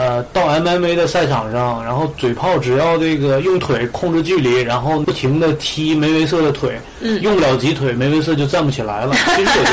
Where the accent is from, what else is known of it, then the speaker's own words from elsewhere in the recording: China; 然后我们中国人最熟的就是比如说中泰对抗赛